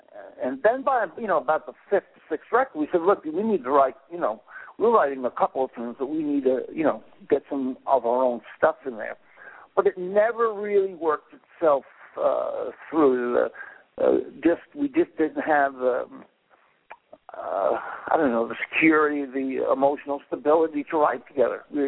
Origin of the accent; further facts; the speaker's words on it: New York, United States; Corey was from New York, from Buffalo. I was from New York.